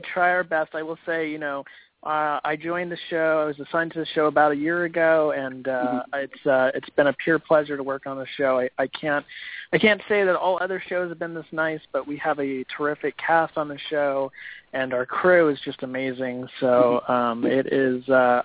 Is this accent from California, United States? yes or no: yes; California, United States; Well, I grew up I grew up in California about 3 or 4 hours north of Los Angeles, and when I was about 13 years old, I went down to L.A.